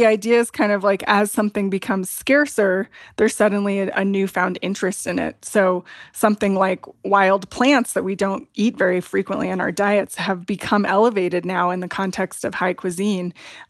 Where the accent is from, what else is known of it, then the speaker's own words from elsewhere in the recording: New Mexico, United States; So I grew up in New Mexico, just outside of Santa Fe, and we lived on about 20 acres of high desert mountain.